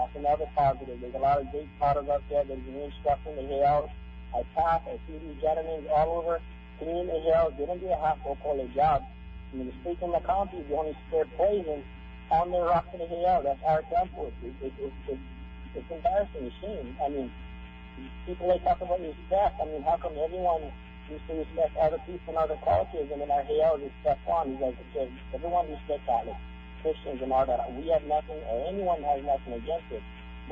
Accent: Kauai, Hawaii, United States; I come from Kauai. I'm born and raised here, and I'm born of noble blood.

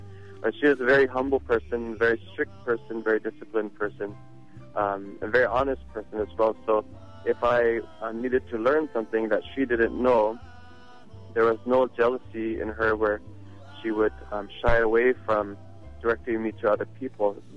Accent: California, United States; born there; Yeah, sure. I was actually born in California.

